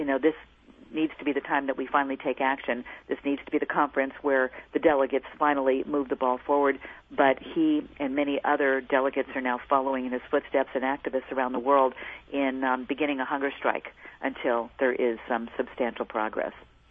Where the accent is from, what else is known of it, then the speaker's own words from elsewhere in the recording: California, United States; my daughter, we're from the Bay Area, has gone to camp in Maine.